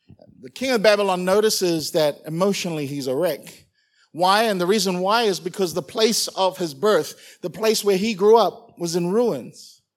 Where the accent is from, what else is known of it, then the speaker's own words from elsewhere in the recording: Auckland, New Zealand; I grew up in Auckland. If anything was to happen in Auckland, you immediately think about your family, your friends back home.